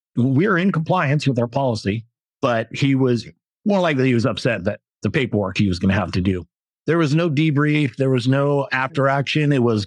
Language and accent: English; San Francisco, California, United States; I grew up in San Francisco. Always wanted to work for the police department there.